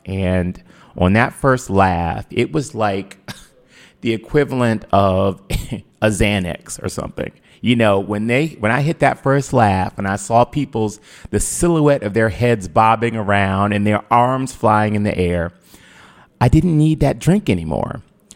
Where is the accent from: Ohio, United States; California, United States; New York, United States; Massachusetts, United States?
Ohio, United States; Cleveland; Well, most of you might know that I'm from Cleveland. You know, I was born in Cleveland.